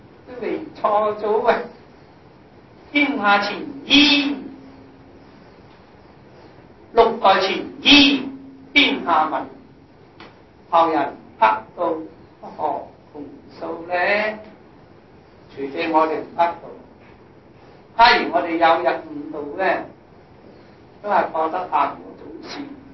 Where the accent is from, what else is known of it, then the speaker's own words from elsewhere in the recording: Guangdong, China; 但我哋广东人咧就占咗范人嗰个江啊